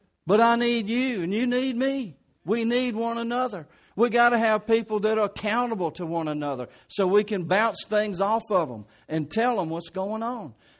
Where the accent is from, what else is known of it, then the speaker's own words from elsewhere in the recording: Kentwood, United States; Y'all understand I'm from Kentwood.